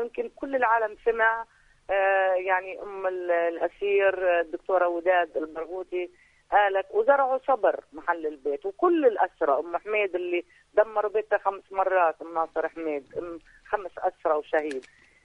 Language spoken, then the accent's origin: Arabic; Palestine; الأساس عندنا إحنا كفلسطينيين.